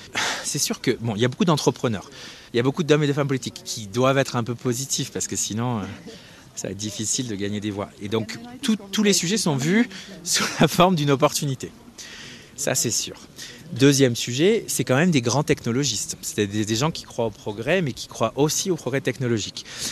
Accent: Southwest France, France; Moi, je viens du sud-ouest de la France.

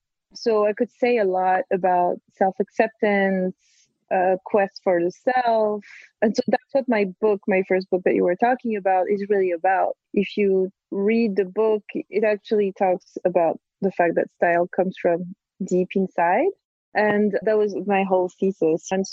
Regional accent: Corsica, France; English is a second language; And also, I come from Corsica, and it's a very Italian culture where people want to look beautiful.

